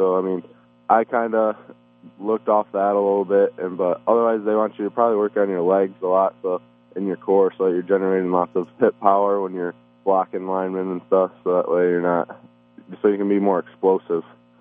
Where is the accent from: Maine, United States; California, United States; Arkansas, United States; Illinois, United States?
Illinois, United States; I was born in Illinois from the 815 area my whole life. So, I mean, growing up here